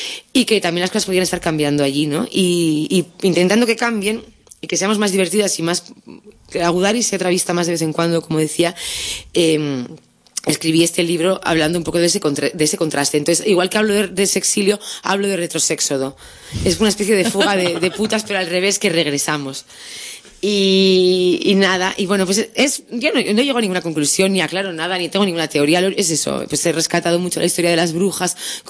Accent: Basque Country, Spain; yo cuando regreso a mi tierra, llamada por el puto verde flúor, que nos llama mucho porque las vascas somos muy de regresar, y por ese acento que te recuerda a la macho y por estar cerca de mi madre

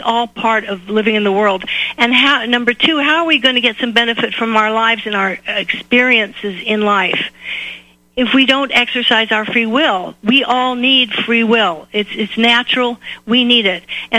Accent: California, United States; now in Texas, United States; being a Californian living in Texas

